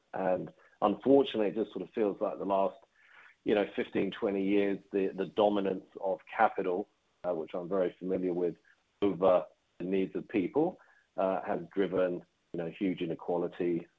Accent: London, United Kingdom; now in New Zealand; and I grew up in London, went to school there.

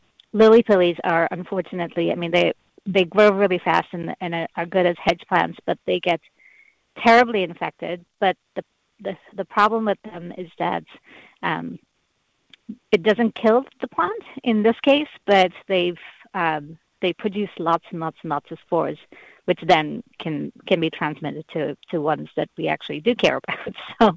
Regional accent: India; also born or lived in United States; now in New Zealand; I'm originally from India, and then I moved to the U.S., for 18 years, and I've been in Aotearoa for 12 years, so kind of moved all over.

